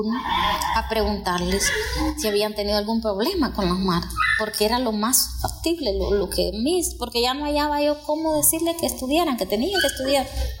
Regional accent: El Salvador; Es una situación bien difícil que como salvadoreños pues vivimos a diario, y hay situaciones extremas que nos obligan a migrar.

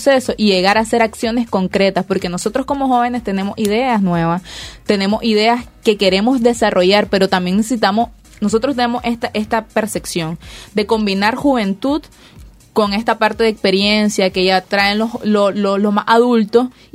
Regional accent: Nicaragua; Porque este país es de nosotros, no es de decir de los demócratas, o es de esto, o es de lo otro. O sea, somos nicaragüenses.

